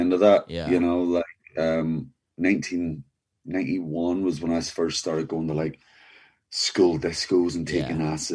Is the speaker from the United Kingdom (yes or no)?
yes; Belfast, Northern Ireland, United Kingdom; You know, I'm a Protestant. I grew up in a Protestant neighborhood.